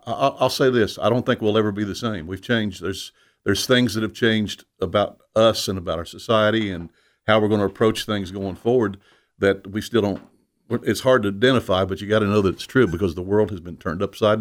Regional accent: Kentucky, United States; All I can say is I hail from Kentucky, as I said. I grew up in a good Christian home

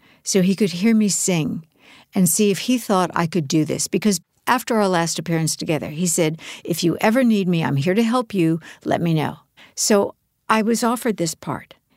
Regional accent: New York, United States; I grew up in New York. To be a little girl, to grow up in New York, and then you have a chance to be on Broadway?

